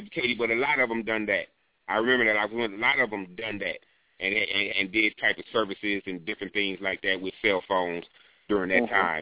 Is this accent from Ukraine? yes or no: no; Michigan, United States; Metro PCS in my hometown of Michigan made Sprint and AT&T go to the where they got no contract now and everything.